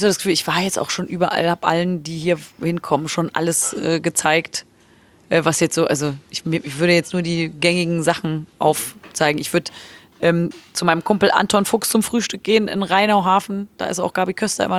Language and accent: German; Cologne, North Rhine-Westphalia, Germany; Das kriegt man ja als Kölner jetzt selber.